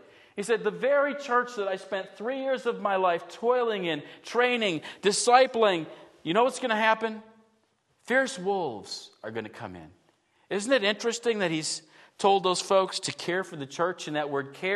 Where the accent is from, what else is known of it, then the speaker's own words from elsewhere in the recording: New York, United States; moved away; I grew up in New York State. I'm glad I left New York State.